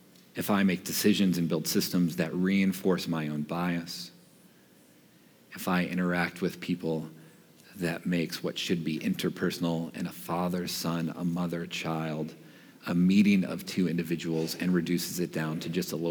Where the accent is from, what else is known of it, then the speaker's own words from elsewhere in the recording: Reed City, Michigan, United States; I grew up as a white boy in northern Michigan. I grew up in Reed City between Big Rapids and Cadillac. It's a small, rough and tumble, rednecky town. I can say that, I'm from there.